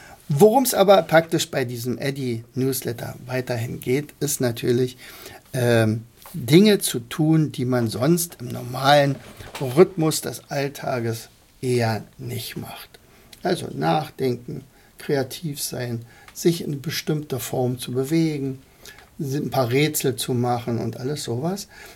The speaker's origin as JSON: {"language": "German", "town": "Rauen", "region": "Brandenburg", "country": "Germany", "tie": "born or raised there", "said": "wenn ich jetzt über mein Heimatdorf geschrieben habe, da habe ich ja doch ein bisschen vom Leder gezogen, vom Hosenträger, Lederhosenträger gezogen, weil ja offensichtlich in Rauen offensichtlich alles entstanden ist."}